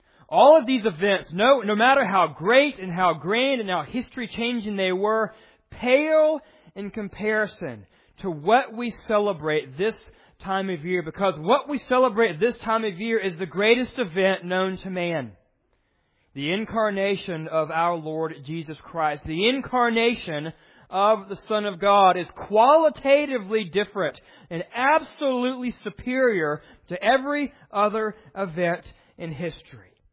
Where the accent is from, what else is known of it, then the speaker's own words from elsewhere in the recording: Tennessee, United States; I am from Tennessee, so I can use Smithville as an example.